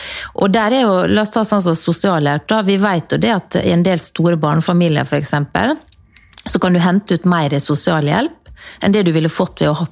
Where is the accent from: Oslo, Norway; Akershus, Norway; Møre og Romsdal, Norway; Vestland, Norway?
Møre og Romsdal, Norway; jeg er jo sunnmøring